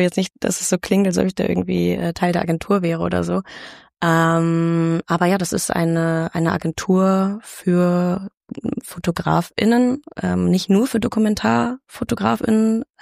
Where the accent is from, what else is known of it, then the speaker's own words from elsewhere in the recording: Düsseldorf, North Rhine-Westphalia, Germany; Ich war auch an der Kunstakademie in Düsseldorf angenommen, aber hatte dann doch den Impuls, okay, ich kann nicht in meiner Heimatstadt studieren, ich muss hier raus.